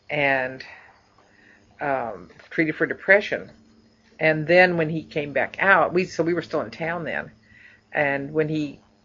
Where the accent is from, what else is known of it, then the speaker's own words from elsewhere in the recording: Lexington, Kentucky, United States; also born or lived in St. Louis, United States; I was born in St. Louis, which was the conservation corps place. And then when I was, by the time I was 1, I was in Lexington.